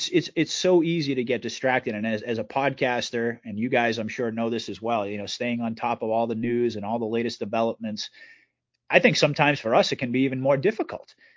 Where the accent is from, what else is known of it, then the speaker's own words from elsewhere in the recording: United States; I felt a responsibility just as a father, as an American, as a person who actually cares about my country